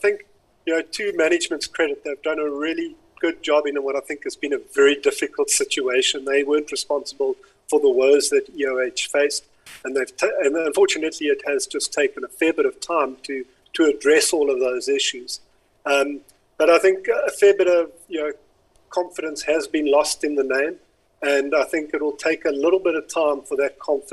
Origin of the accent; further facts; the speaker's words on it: South Africa; I think as a South African investor, it is giving you rand hedge exposure.